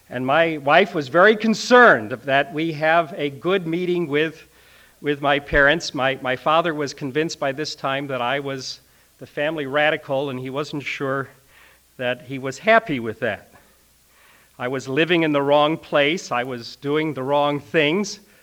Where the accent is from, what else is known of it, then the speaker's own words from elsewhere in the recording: Chicago, Illinois, United States; I grew up in Archie Bunker's house on the north side of Chicago.